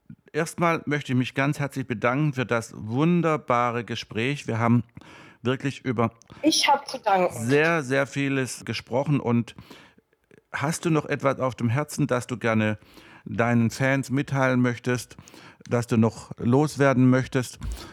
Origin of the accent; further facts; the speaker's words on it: Germany; Und haben gefragt, woher ich komme aus Deutschland, konnten sie gar nicht fassen.